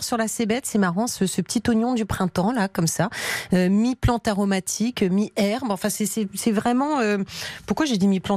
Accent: Normandy, France; Je suis normande, hein, personne ne l'ignore.

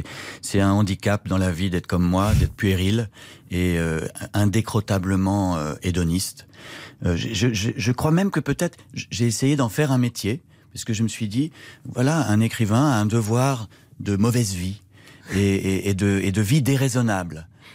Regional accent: Paris, Île-de-France, France; moved away as an adult; je suis parti en 2017. Je ne suis pas parti directement à cause de ça, mais ça a dû participer à un climat de tension, de chagrin dans ma ville natale. Et j'ai pris mes enfants sous mes bras et ma femme. On est parti vivre à 800 km au sud-ouest

